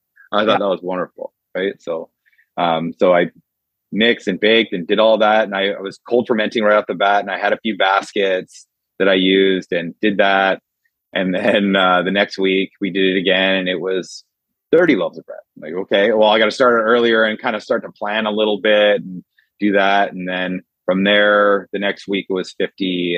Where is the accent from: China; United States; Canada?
Canada; Gordon Head, British Columbia; I was raised in Gordon Head. So I was born at the Victoria General Hospital before they tore it down and rebuilt it.